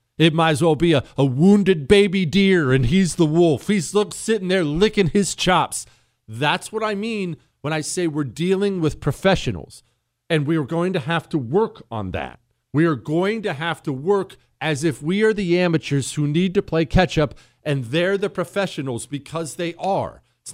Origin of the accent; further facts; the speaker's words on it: Michigan, United States; Jesse, last week a black guy in my home state of Michigan went into Burger King